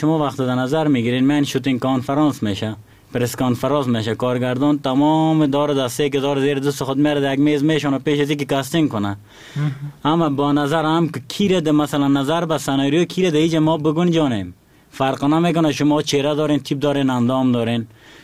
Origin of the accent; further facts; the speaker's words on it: Afghanistan; ما افغان هستم